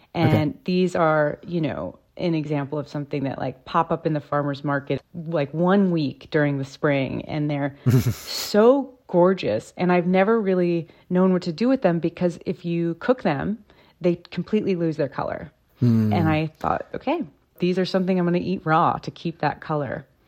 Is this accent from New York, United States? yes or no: yes; New York, United States; I mean, I grew up on the East End of Long Island, and I had the amazing luxury of farms all around me and access to fresh produce.